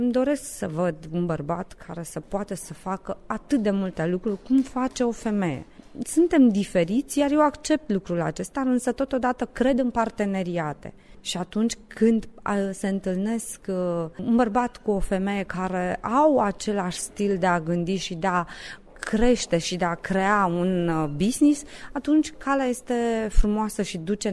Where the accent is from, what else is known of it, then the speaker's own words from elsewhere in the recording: Romania; sunt mândră că eu sunt româncă